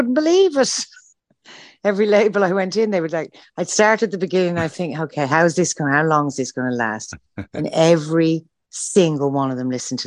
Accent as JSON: {"language": "English", "country": "Ireland", "tie": "born or raised there", "also_born_or_lived": "Sheffield", "moved": "yes", "lives_now": "United Kingdom", "said": "I grew up in Sheffield. I grew up in Ireland."}